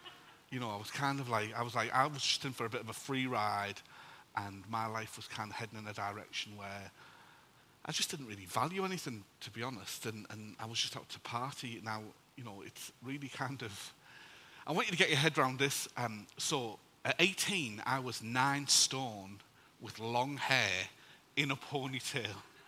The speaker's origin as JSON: {"language": "English", "town": "Middlesbrough", "region": "North East England", "country": "United Kingdom", "said": "So just a little bit of background from me. I'm from Middlesbrough."}